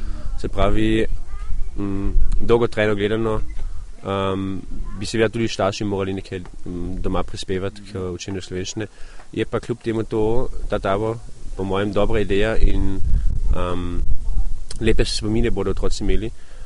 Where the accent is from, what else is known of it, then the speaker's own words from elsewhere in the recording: Carinthia, Austria; avstrijske Koroške, tudi govorim nemško